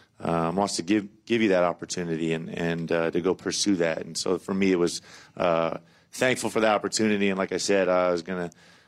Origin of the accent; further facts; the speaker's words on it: West Coast, United States; growing up on the West Coast, I'm not totally familiar, but certainly a little familiar with the zealous fans in these parts.